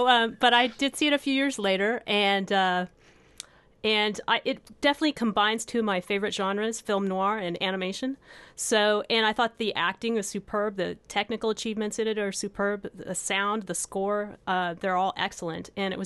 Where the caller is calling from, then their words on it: Pacifica, California, United States; From beautiful Pacifica, California, 12 miles to the south of San Francisco.